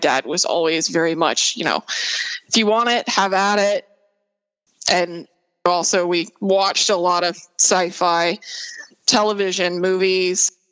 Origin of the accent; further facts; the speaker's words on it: Tennessee, United States; But, you know, growing up in East Tennessee, I had a garden in my backyard and I had a yard.